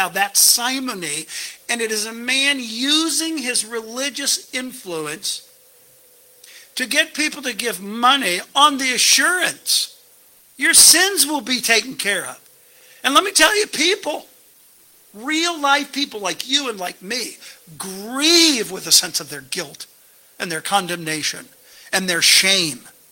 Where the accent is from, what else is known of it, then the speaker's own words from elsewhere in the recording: Akron, Ohio, United States; also born or lived in Bath; So when I was a kid, I was born in Bath, grew up in Akron